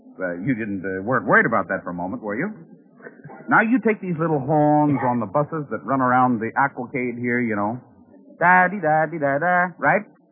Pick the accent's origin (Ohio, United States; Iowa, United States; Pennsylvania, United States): Pennsylvania, United States; Philadelphia; Near Philadelphia, my hometown.